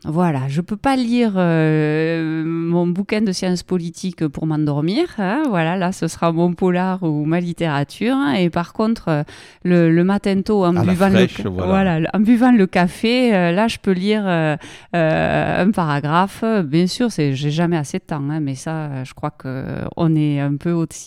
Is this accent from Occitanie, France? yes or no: yes; Graulhet, Occitanie, France; Moi, j'ai grandi à Groyer. Groyer, c'est la quatrième ville du Tarn. C'est une ville qui s'est construite sur l'industrie du cuir.